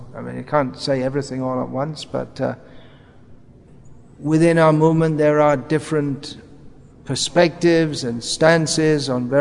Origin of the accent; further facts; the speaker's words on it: England, United Kingdom; I'm from England, I joined in England